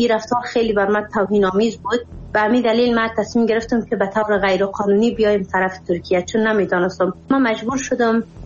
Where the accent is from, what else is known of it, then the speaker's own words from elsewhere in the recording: Afghanistan; من افغانی هستم، کامل افغانی هستم